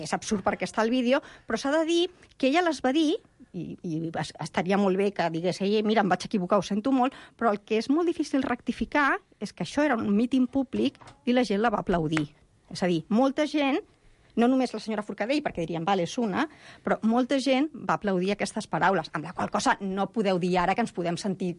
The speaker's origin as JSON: {"language": "Catalan", "region": "Catalonia", "country": "Spain", "said": "Si jo sóc que sóc catalana, no sóc poble de Catalunya, ja m'explicaran de quin poble sóc."}